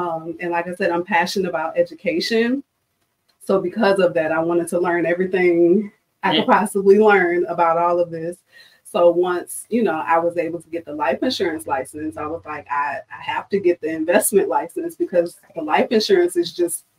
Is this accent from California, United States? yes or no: no; New Orleans, Louisiana, United States; I'm from New Orleans. So I settled for, I'm going to take a trip to Biloxi where the water is brown